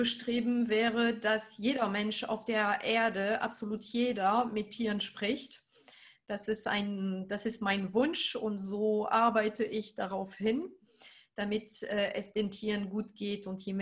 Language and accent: German; France; German is a second language; now in Oldenburg, Germany; Und ich komme aus Frankreich, wie man es hört. Ich bin aber seit einigen Jahren in Deutschland, seit den 90er Jahren inzwischen. Und ich lebe in Oldenburg im schönen Norden, im richtigen Oldenburg bei Bremen in der Nähe.